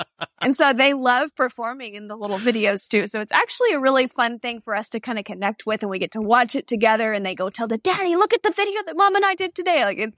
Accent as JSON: {"language": "English", "region": "Texas", "country": "United States", "said": "I am from Texas."}